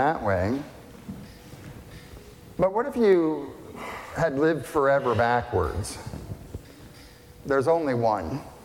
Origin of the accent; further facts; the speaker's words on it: Northeast, United States; I come from the Northeast, I can do bad attitude all day.